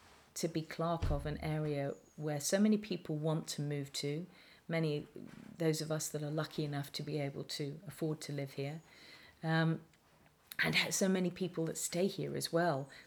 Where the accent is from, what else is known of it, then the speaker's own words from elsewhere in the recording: South West England, United Kingdom; now in South Downs, United Kingdom; I grew up in the Wiltshire Downs, and though so to be in the South Downs is a joy